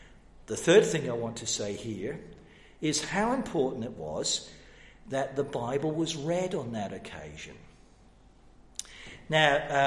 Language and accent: English; Deal, South East England, United Kingdom; I grew up in the Anglican church, and the Diocese of Canterbury, which of course is the heartland of worldwide Anglicanism, Canterbury Cathedral. We went to the church, St. George's Deal. You can still go there. It's just in the little town I grew up.